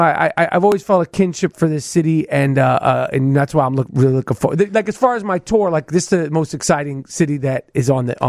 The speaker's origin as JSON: {"language": "English", "region": "New York", "country": "United States", "tie": "born or raised there", "said": "All of it. Everything about me is New York. The way I speak, the way I think, the way I walk, the way I talk."}